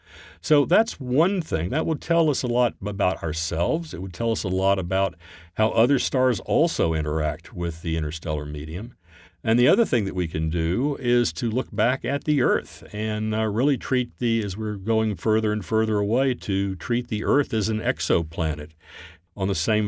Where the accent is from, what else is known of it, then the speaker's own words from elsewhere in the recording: Fort Worth, Texas, United States; And I grew up in Fort Worth, Texas.